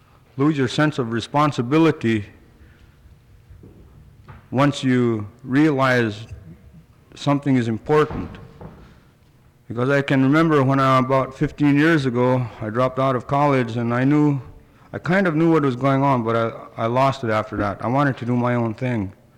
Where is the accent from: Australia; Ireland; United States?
United States; Akiak, Alaska; I'm from Akiak.